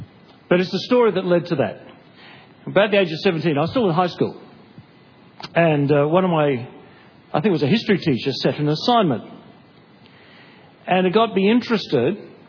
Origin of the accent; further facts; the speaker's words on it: Australia; The reason being, I thought, I'm Australian, Australians are Christian, so I know what it's all about.